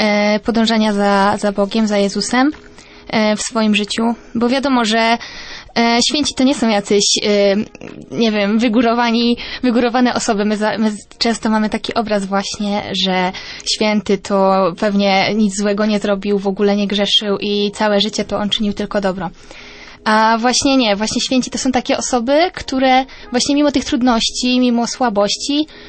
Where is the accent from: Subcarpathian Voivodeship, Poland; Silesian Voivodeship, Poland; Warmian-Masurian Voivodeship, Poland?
Silesian Voivodeship, Poland; Pogrzebień; Ja jestem wychowanką salezjanów właśnie. Pochodzę z małej miejscowości z Pogrzebienia, gdzie właśnie od dawien dawna są salezjanie.